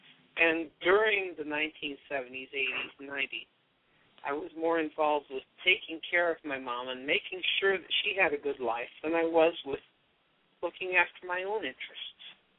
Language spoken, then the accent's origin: English; Washington, District of Columbia, United States; now in Virginia, United States; which happens to be in my hometown or in my greater hometown, Washington, D.C.